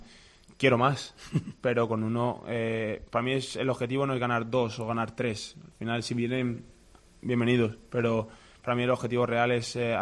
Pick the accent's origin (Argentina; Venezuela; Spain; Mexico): Spain; Soy muy madridista, pero soy más español que madridista.